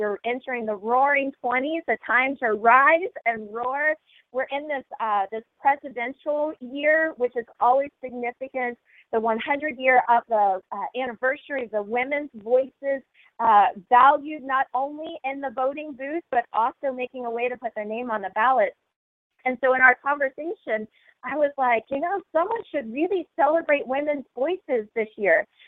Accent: United States; Because as an American, voting is something that I've always really valued

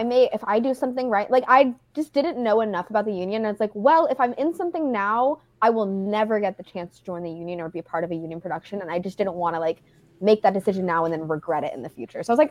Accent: San Diego, California, United States; Like I've never lived in a culture of like talking to neighbors. Like I grew up in San Diego.

